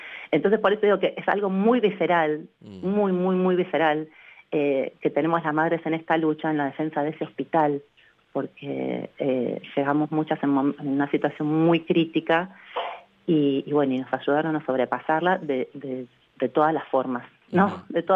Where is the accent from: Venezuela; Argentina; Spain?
Argentina; Está en nuestro ADN como pueblo argentino, solo hay que despertar de nuevo esa sensibilidad.